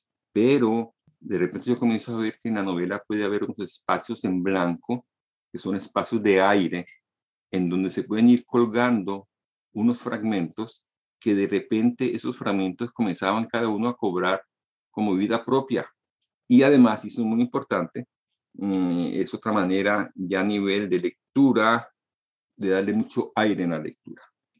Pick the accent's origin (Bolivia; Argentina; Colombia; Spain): Colombia; Yo vengo de Colombia y como sabemos en Colombia se habla el mejor español del mundo.